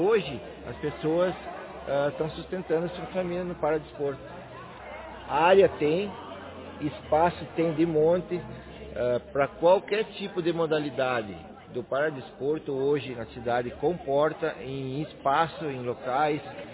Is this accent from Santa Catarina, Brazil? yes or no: no; Frederico Westphalen, Rio Grande do Sul, Brazil; eu tenho 44 anos, sou natural aqui de Frederico Mesa.